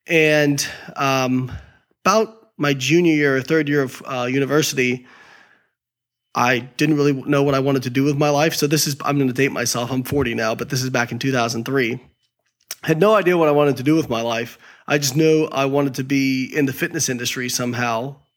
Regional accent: Indiana, United States; So I grew up in Southern Indiana from not big enough to be a big town, not small enough to be a small town

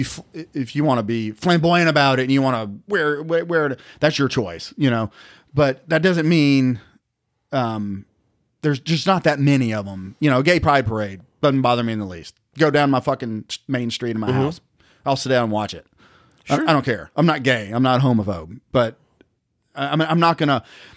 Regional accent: the South, United States; we grew up in the South. We know a lot of racist people.

